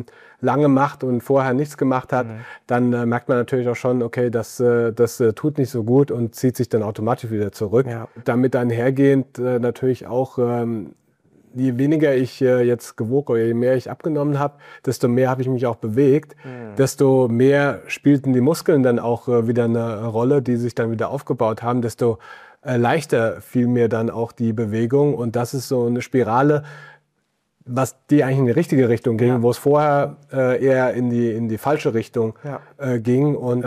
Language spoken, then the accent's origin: German; Munich, Bavaria, Germany; ich komme aus München